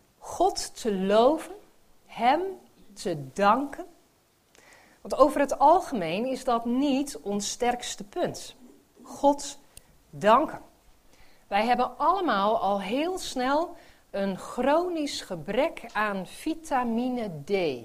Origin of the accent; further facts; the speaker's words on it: Netherlands; Nou staan wij als Nederlanders in van die lijstjes.